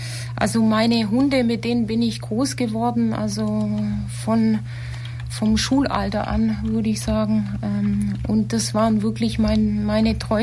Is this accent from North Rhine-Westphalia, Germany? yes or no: no; Bavaria, Germany; Ich bin gebürtige Ulmerin und bin in der Nähe von Neuum groß geworden.